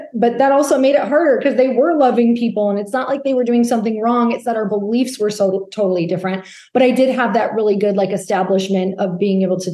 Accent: Midwest, United States; You guys, I'm from the Midwest. I really didn't travel. I didn't even know what East Coast people were like.

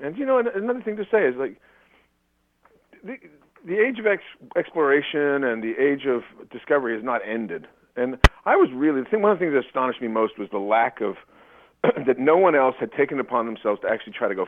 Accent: Canada; I'm Canadian.

